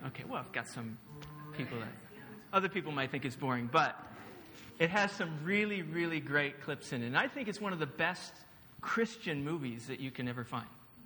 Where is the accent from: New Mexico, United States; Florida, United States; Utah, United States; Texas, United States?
New Mexico, United States; Albuquerque; moved away as an adult; now in Hastings, United Kingdom; I'm an American living in the UK. We planted a church in Hastings on the south coast about 7 years ago. We've been in the UK for 13 years. And we're originally from New Mexico, Albuquerque